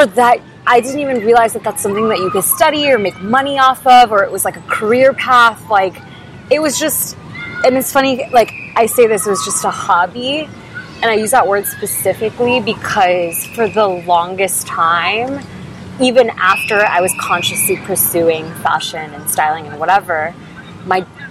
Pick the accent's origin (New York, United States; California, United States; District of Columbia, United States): California, United States; Cupertino; So I was like, oh, I'm from Cupertino.